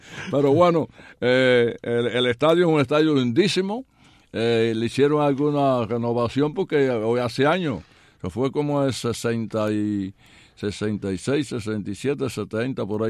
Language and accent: Spanish; Cuba; moved away; cuando yo salí de Cuba